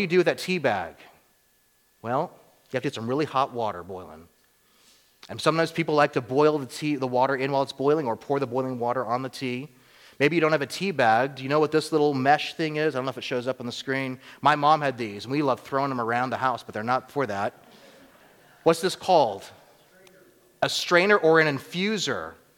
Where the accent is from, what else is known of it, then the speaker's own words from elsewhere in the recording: Georgia, United States; We don't have unsweet tea down south where I grew up in Georgia.